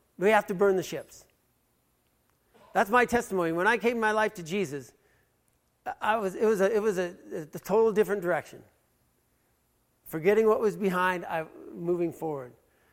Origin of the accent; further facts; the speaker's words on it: United States; And I'm freaking out because I'm an American.